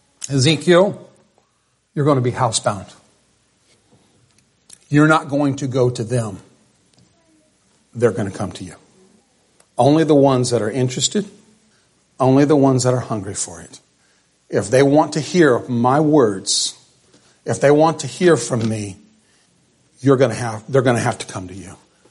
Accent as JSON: {"language": "English", "region": "California", "country": "United States", "tie": "born or raised there", "said": "When I was a kid growing up in the San Joaquin Valley, California, there were pheasants."}